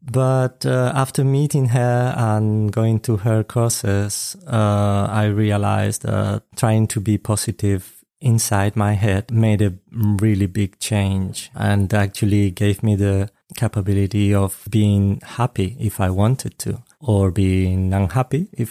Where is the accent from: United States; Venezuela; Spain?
Spain; I'm from Spain. I'm an artist.